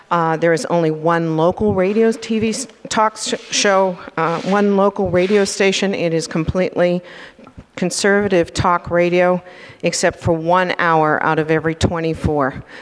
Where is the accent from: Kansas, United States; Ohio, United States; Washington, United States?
Washington, United States; Bellingham; I'm from Bellingham, Washington.